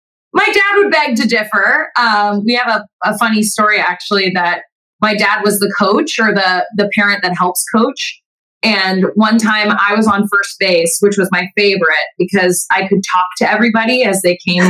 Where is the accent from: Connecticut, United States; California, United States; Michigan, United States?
California, United States; I'm out here in LA. I'm from Southern California.